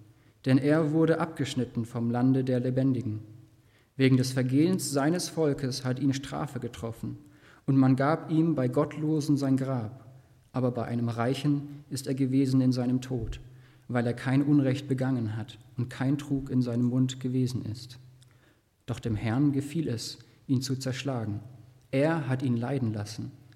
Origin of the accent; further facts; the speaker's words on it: Steinen, Baden-Württemberg, Germany; Wir kommen aus Steinen im Wiesental